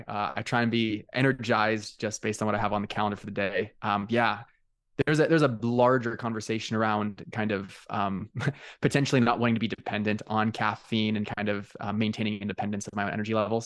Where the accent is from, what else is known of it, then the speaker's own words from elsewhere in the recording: Newport Beach, California, United States; So I grew up in Newport Beach, which is a very affluent area of the world. I didn't realize it was that when I was living in it, right?